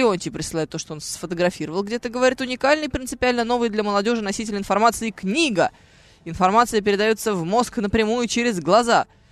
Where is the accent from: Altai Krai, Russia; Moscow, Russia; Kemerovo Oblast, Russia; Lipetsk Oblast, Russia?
Moscow, Russia; born there; я родилась в Москве, в роддоме номер 4.